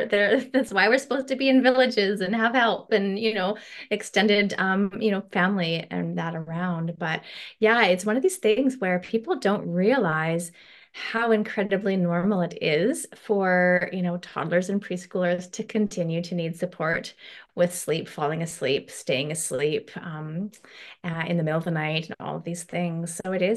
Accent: Canada; I'm a Canadian and a twin mama.

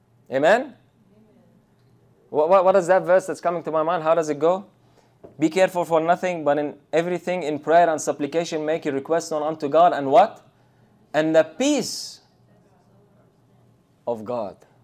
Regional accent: Lebanon; I grew up in Lebanon

